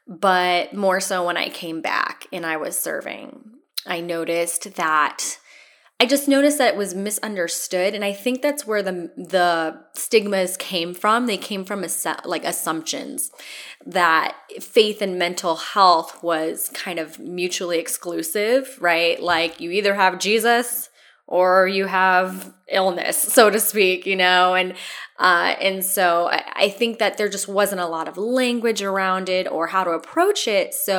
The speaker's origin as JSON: {"language": "English", "town": "Los Angeles", "region": "California", "country": "United States", "tie": "born or raised there", "said": "I'm a West Coast girl. I was born and raised in Los Angeles, Los Angeles native"}